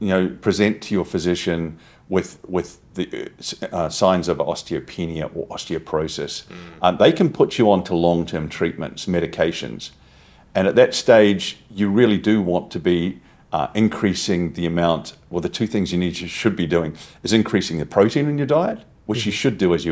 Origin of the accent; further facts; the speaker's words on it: New Zealand; As a New Zealander